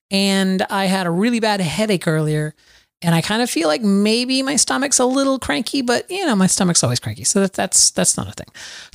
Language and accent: English; Florida, United States; But I'm from Florida.